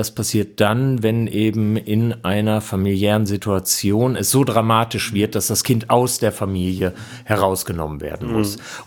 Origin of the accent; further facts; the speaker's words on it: Bielefeld, North Rhine-Westphalia, Germany; Also wo in meiner Stadt, ich komme aus Bielefeld, kulinarisch genossen wird